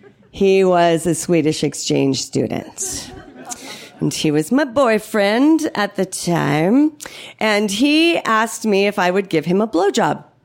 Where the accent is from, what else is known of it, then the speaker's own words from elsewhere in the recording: Palo Alto, California, United States; So, growing up in Palo Alto, California in the 70s, was pretty idyllic for me.